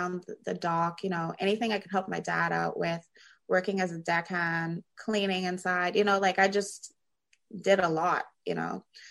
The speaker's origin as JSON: {"language": "English", "town": "Nassau", "region": "New Providence", "country": "Bahamas", "tie": "born or raised there", "said": "I'm from Nassau, so I was born and raised in Nassau. Some of my family is from San Salvador and Crooked Island. And I just recently moved back to San Salvador and I've started building a home"}